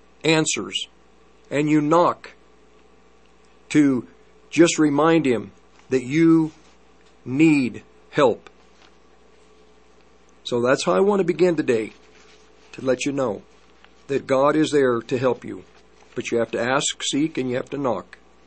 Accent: United States; We don't believe, you know, as Americans, I love this country. I am an American citizen. I am American at heart.

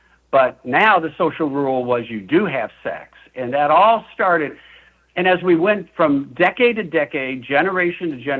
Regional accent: California, United States; Because I told them I was from California and I'm in South Carolina at this restaurant.

